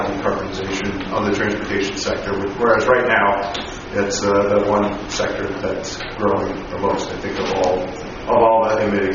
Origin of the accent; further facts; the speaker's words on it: Portland, Oregon, United States; I grew up in East Malone County, so I grew up in Park Rose, and I live in Washington County now.